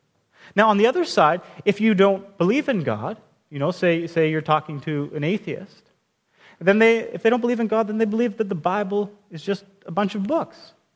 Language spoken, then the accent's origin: English; Alberta, Canada; I grew up in Alberta, so that, they're a little bit more conservative than here